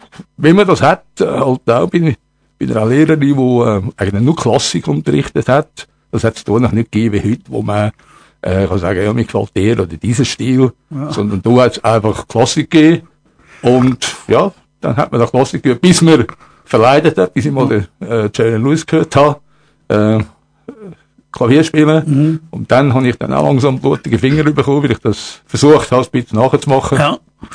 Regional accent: Glarus, Switzerland; Also ich komme aus dem Glanerland

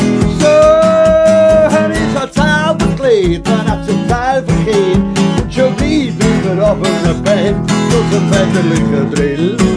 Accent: Switzerland; born there; Nein, geboren bin ich in der Schweiz. Ich wäre fast in Persien geboren. Meine Eltern sind zurückgereist mit dem Weltkrieg in die Schweiz und meine Mutter mich dort auf die Welt bringen.

